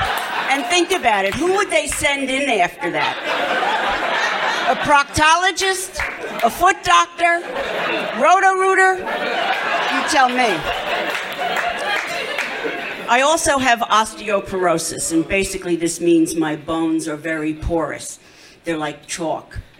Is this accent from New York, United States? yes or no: yes; New York, United States; I'm gonna tell you, I'm from New York originally. Whenever I meet another former New Yorker down here, my husband says it sounds like we were all in prison.